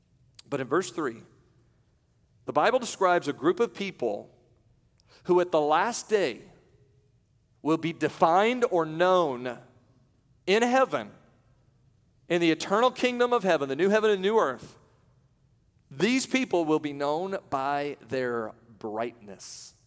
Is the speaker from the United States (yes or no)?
yes; United States; as an American, I just like to see our team win